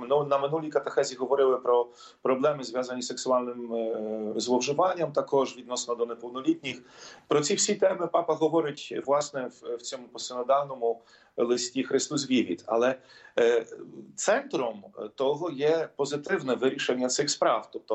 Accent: Siedlce, Masovian Voivodeship, Poland; Ukrainian is a second language; це моя рідна дієцезія, це мій рідний край.

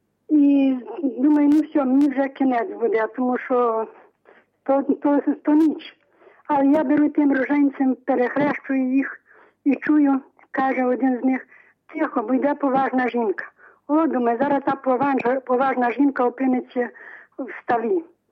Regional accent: Ternopil Oblast, Ukraine; я сама з Тернопільщини

